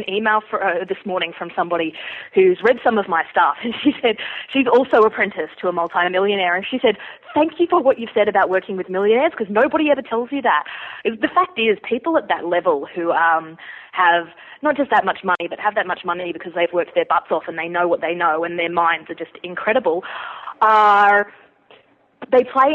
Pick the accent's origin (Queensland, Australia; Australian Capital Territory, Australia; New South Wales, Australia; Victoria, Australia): New South Wales, Australia; Sydney; We grew up in Narrabeen in Sydney's northern beaches area, which sounds really nice, but if you know anything about that area, you know that Narrabeen's like, you know, the Bogan area of the nicer area.